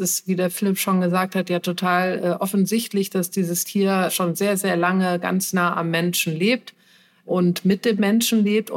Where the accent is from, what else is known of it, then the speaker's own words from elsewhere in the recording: Cologne, North Rhine-Westphalia, Germany; Ich komme ja aus Köln, ich lebe auch wieder in Köln